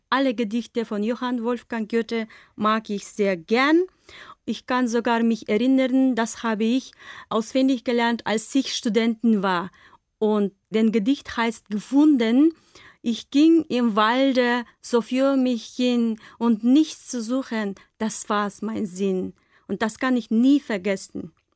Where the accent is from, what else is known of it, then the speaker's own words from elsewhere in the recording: Bishkek, Kyrgyzstan; German is a second language; Ich komme aus Kirgisistan, aus der Hauptstadt Bischkek. Ich bin im Jahre 1979 am 17. August geboren.